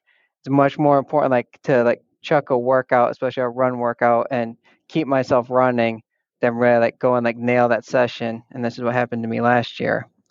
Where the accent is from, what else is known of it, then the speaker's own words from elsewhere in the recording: Ohio, United States; now in Chicago, United States; definitely want to do Ohio 70.3. I haven't been able to do it the past 2 years. That race is essentially in my hometown.